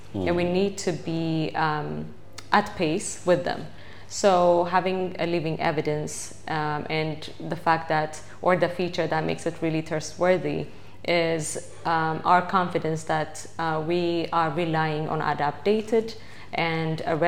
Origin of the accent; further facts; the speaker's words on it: Ethiopia; from Ethiopia.